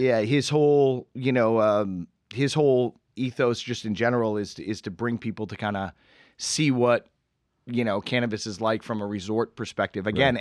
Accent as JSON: {"language": "English", "region": "Massachusetts", "country": "United States", "tie": "born or raised there", "said": "I mean, growing up in Massachusetts and what happened in Cape Cod"}